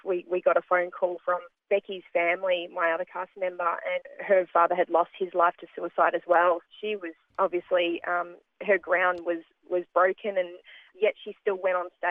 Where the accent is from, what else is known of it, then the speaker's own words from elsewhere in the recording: Longford, Victoria, Australia; So I grew up in beautiful Longford, yeah, down in Gippy.